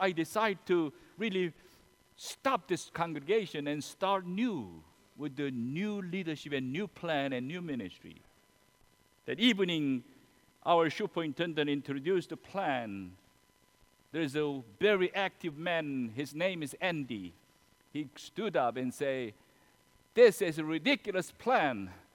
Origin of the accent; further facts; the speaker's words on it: South Korea; English is a second language; moved away; In recent my visit to my home country, Korea, I met Jin-Soo Kim, a labor leader.